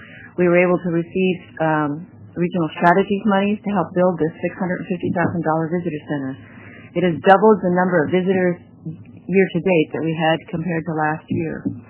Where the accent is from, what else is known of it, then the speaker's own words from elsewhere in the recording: Roseburg, Oregon, United States; I'm from Roseburg.